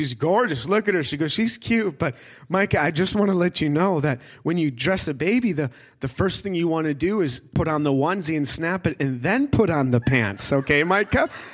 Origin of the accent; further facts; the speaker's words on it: Eagan, Minnesota, United States; And I come from Minnesota, okay? Born and raised Eagan, Minnesota. Born and raised, and I love the Vikings.